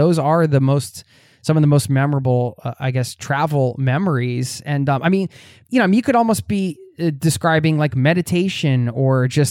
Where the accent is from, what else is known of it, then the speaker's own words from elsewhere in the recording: Pennsylvania, United States; but I am from the Northeast of you know, outside of Philadelphia, Northeast United States. You know, we're a little aggro over there.